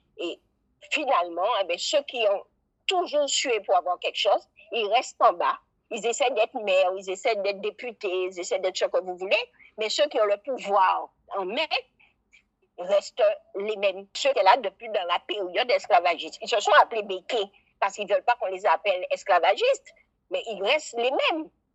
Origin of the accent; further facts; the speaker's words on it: Guadeloupe; en tant que Guadeloupéenne, je ne peux pas m'aimer parce que je vais en France